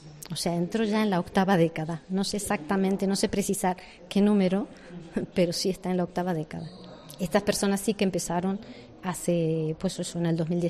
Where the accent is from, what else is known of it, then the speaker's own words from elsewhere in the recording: Argentina; accent: Argentine; moved away; la tenía lejos, porque yo soy argentina, ya se nota por mi acento, ¿no?